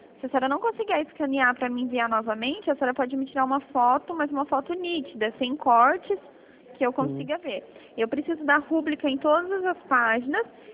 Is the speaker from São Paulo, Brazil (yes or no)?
yes; Americana, São Paulo, Brazil; Eu sou aqui de São Paulo, americana.